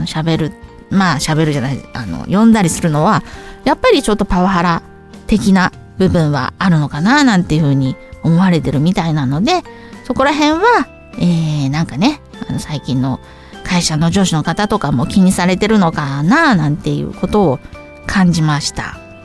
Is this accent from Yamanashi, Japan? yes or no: yes; Kawaguchiko, Yamanashi, Japan; これは私の生まれ故郷の川口湖を持って作った曲です。